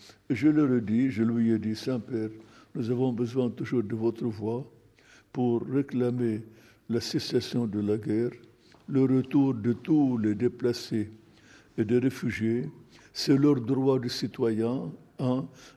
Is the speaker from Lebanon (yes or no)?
yes; Lebanon; donc conséquences chez nous au Liban, conséquences politiques comme conflit.